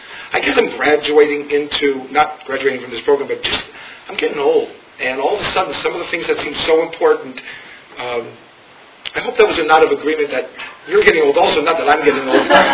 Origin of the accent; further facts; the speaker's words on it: Fairfax, United States; the real history is I grew up in the Fairfax area. I had what you'd call a fairly normal family.